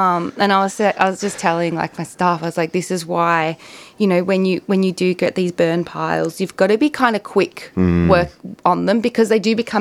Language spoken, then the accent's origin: English; Winnindoo, Victoria, Australia; So me and Adrian grew up in Gippsland. He was from Joongabby. I was from Winnandoo, which is near Rosedale.